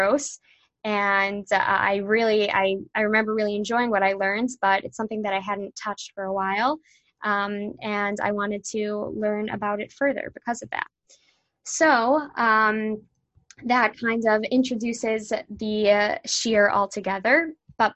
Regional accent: Chicago, Illinois, United States; I am from Chicago and currently in Stern, but just finished the semester, which is very exciting.

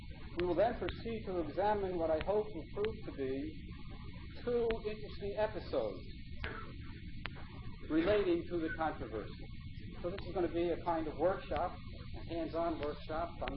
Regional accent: Far Rockaway, New York, United States; as some of you know, Far Rockaway is my hometown, and here I was raised, and it was the White Shul that my parents selected for me as the shul where we would daven.

